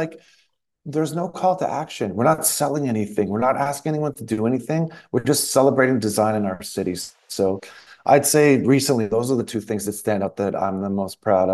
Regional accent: Toronto, Ontario, Canada; I was born and bred in Toronto.

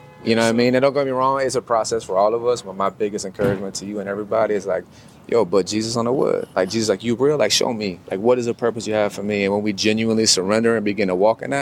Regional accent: Houston, Texas, United States; Yeah, I'm from Houston, but you don't got to record it.

